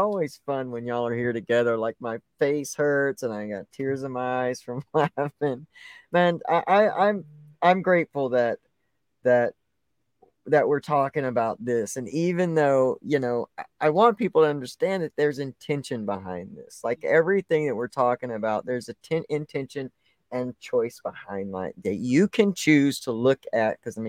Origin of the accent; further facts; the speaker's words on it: Texas, United States; You know, I came from Texas because I wanted a Southern woman like my grandmother.